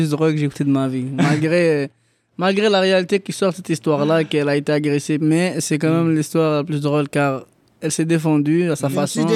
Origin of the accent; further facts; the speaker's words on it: Quebec, Canada; j'ai 22 ans, je suis intervenant au Forum Jeunesse de Saint-Michel. Je suis d'origine d'Algérie. Mais j'ai grandi ici au Québec depuis tout jeune.